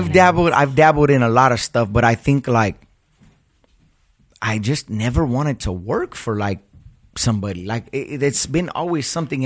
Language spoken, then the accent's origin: English; Covina, California, United States; So I grew up in Covina.